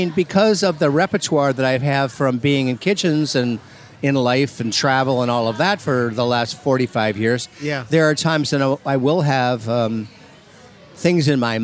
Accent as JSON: {"language": "English", "region": "Midwest", "country": "United States", "tie": "born or raised there", "said": "fortunately for me, growing up in the Midwest, even though we don't have a 12-month growing season like in the American South, we did have our beautiful summers."}